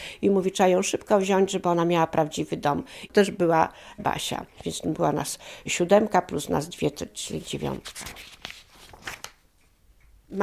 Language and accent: Polish; Podgrajewo, Podlaskie Voivodeship, Poland; My w ogóle pochodzimy z Podgrajewa.